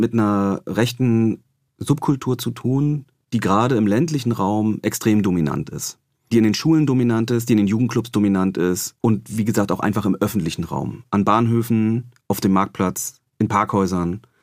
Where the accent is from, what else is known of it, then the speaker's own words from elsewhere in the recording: East Germany, Germany; ich komme selber aus Ostdeutschland